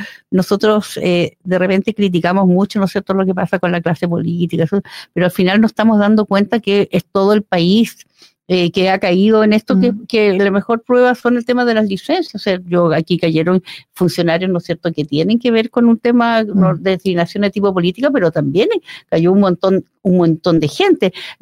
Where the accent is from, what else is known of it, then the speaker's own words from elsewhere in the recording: Chile; nosotros como sociedad chilena